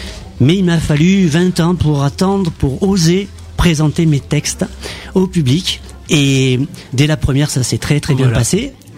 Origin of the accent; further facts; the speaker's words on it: Bayonne, Nouvelle-Aquitaine, France; Puis l'année prochaine, je vais jouer chez moi à Bayonne.